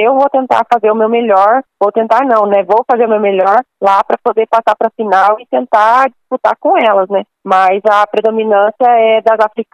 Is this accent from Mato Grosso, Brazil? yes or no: no; Londrina, Paraná, Brazil; eu sou londrinense